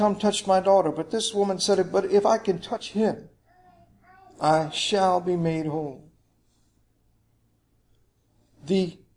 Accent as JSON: {"language": "English", "town": "New Orleans", "region": "Louisiana", "country": "United States", "said": "Where are you from? I'm from floody New Orleans."}